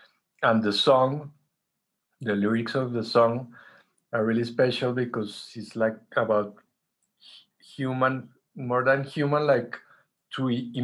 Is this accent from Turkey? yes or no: no; Colombia; it was really strange because we're from Colombia.